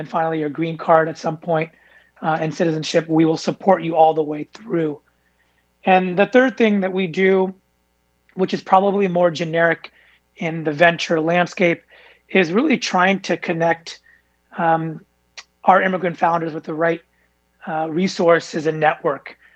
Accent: California, United States; I'm born and raised in Silicon Valley, as the son of immigrants that came to the US in the 70s.

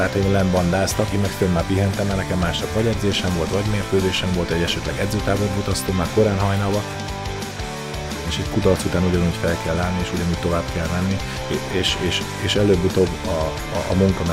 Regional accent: Szeged, Csongrád-Csanád, Hungary; also born or lived in Székesfehérvár; Fehérvárból kevés maradt meg, hiszen egy éves koromban kerültünk le Szegedre, ugye apukám vállalatott kosárlabdázó volt, úgyhogy ő, akkor én születtem Fehérváron

